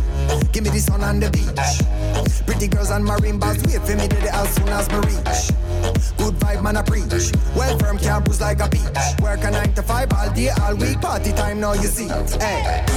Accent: Prato, Tuscany, Italy; io sono di Prato, c'è cioè la comunità più grande di cinesi in Europa.

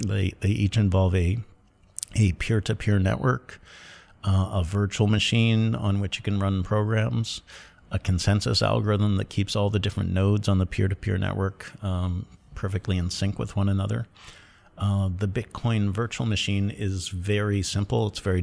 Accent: Toronto, Ontario, Canada; We're both from Toronto. I was back over Christmas 2013 visiting my family

